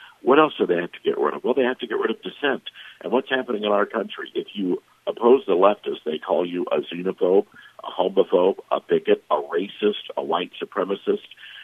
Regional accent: the South, United States; but also as a Southerner, someone who grew up in the South, where, you know, we understand race relations and the race issues.

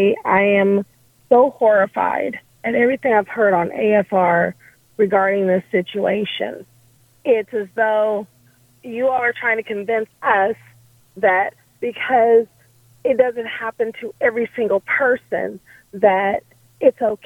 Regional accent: Los Angeles, California, United States; now in Arkansas, United States; I grew up in Los Angeles. I live in Arkansas now, but I grew up in Los Angeles.

